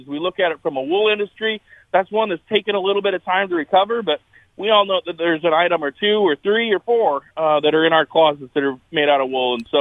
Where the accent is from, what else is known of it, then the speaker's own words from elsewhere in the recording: South Dakota, United States; And Eric, I grew up in South Dakota, you know, where livestock does trump crop sales.